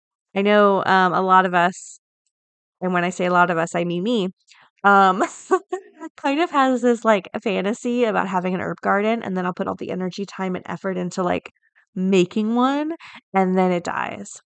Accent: Florida, United States; Like growing up in Florida, we have a healthy, healthy fear of gators.

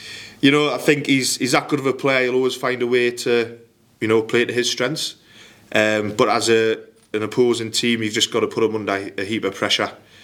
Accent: Scotland, United Kingdom; born there; Yeah, obviously I was born in Scotland myself

